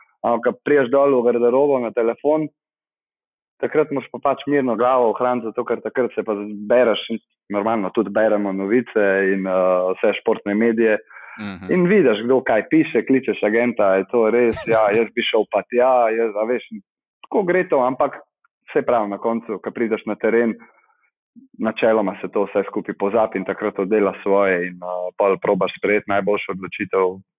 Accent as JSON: {"language": "Slovenian", "town": "Ljubljana", "region": "Central Slovenia", "country": "Slovenia", "said": "jaz sem iz Ljubljane in Jaz sem pač Žabar"}